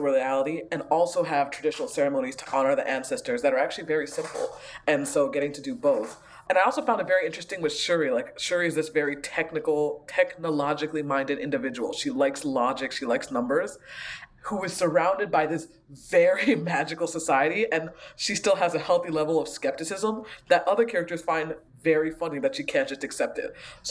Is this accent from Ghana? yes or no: yes; Ghana; I'm a immigrant from Ghana, so I grew up with a lot of sort of Ghanaian spirituality and way of looking at the world.